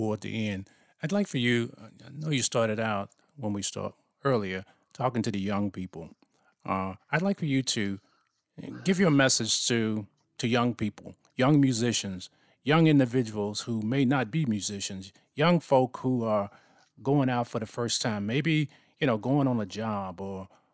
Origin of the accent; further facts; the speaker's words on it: the South, United States; Well, you know, Bobby, you're a Southern man. I'm a Southern man. And one of the things that growing up in the South, culturally strong gospel bass, strong blues.